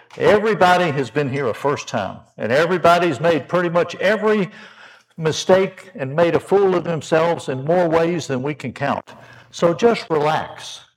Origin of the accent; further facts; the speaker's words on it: Richmond, Virginia, United States; My wife and I, Stella, we're from Richmond, Virginia. And very proud of that.